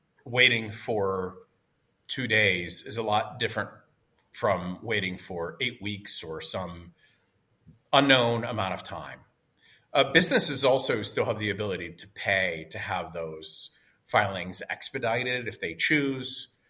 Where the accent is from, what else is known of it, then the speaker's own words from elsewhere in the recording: Pittsburgh, Pennsylvania, United States; I grew up in Pittsburgh. My parents had a small business.